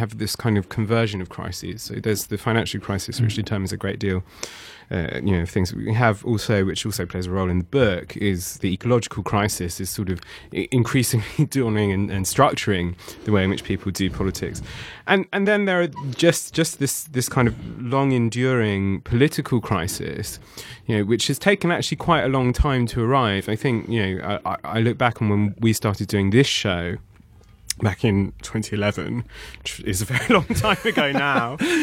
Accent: London, United Kingdom; as a Londoner, you know, someone who's born and bred here

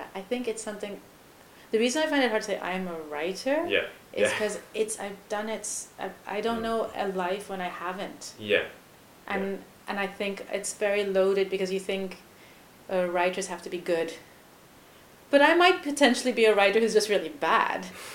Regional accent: England, United Kingdom; moved away as an adult; now in Germany; outside of maybe my native land, which like, despite the accent betraying the fact that I am actually English and being in England, but for example, here in Germany

